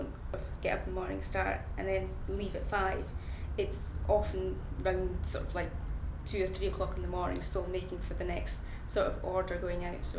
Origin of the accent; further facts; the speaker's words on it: Madderty, Scotland, United Kingdom; I'm 32, nearly 33, a couple of days to go, and I'm from Madderty, which is a small sort of area in Perthshire, Scotland.